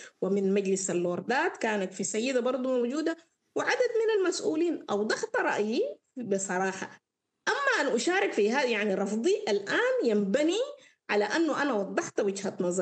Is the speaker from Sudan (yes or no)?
yes; Sudan; لأنه نحن كشعب سوداني ما أطراف في هذا الشأن